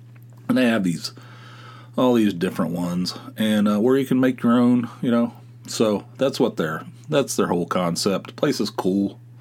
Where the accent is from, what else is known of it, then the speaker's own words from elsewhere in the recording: Pennsylvania, United States; We're from Pennsylvania.